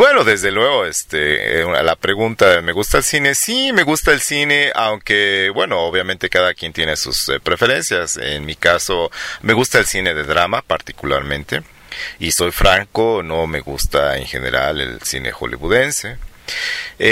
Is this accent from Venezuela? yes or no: no; Mexico; una comedia de la vida que tenemos todos los mexicanos diariamente, ¿no?